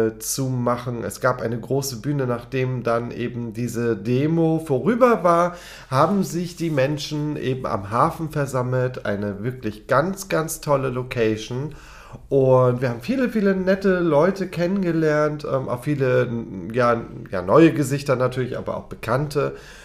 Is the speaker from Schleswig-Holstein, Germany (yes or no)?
yes; Husum, Schleswig-Holstein, Germany; Es war in Husum, meiner Hometown, also ich komme ursprünglich aus Husum, der erste CSD.